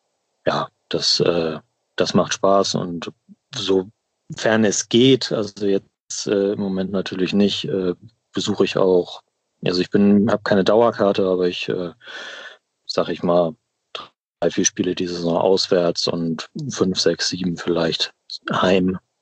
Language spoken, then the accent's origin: German; Henstedt-Ulzburg, Schleswig-Holstein, Germany; also born or lived in Hamburg; now in Kiel, Germany; Ich bin 2010 zum Studium nach Kiel gezogen. Also ich komme ursprünglich, bin in Hamburg geboren auch, groß geworden in Hennstedt-Ulzburg. Das kennt vielleicht der ein oder die andere auch im Norden.